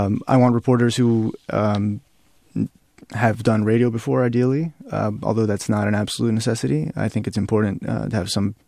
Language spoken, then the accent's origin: English; the South, United States; You know, so I grew up in the South, and the South is the region that most approximates sort of the place where Garcia Marquez was writing, you know.